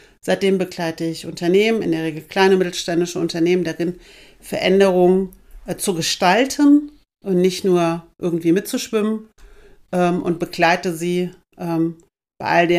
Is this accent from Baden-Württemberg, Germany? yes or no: no; Kassel, Hesse, Germany; ich bin in Kassel geboren, lebe hier sehr, sehr gerne. Und habe meine Schule hier in Kassel beendet